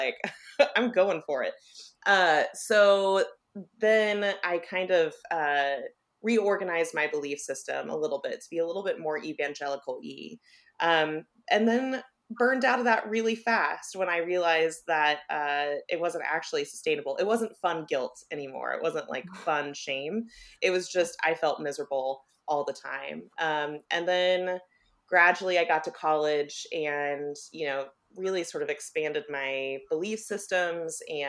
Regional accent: Kansas City, Missouri, United States; And so I grew up in South Kansas City, which was in the 90s and still is like part of a very underfunded school district.

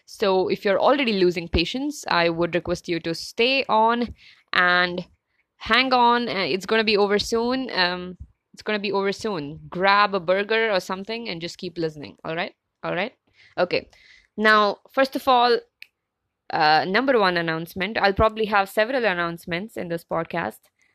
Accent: India; And I'm from India. I'm in a city called Bangalore.

